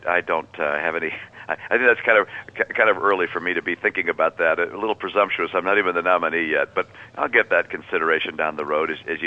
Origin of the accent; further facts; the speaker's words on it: New Hampshire, United States; New Hampshire, so I care very deeply about what the Massachusetts stations are saying, not just for my home state, but also for the states around, around New England.